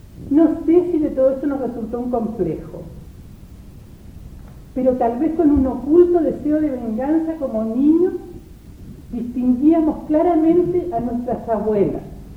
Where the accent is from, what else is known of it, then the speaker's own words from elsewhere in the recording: Constitución, Maule, Chile; born there; Soy provinciana. Nací en Constitución.